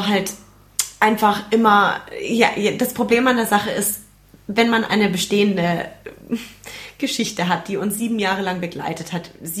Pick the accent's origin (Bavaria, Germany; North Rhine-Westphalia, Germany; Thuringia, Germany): Bavaria, Germany; Nuremberg; Ich als Nürnbergerin.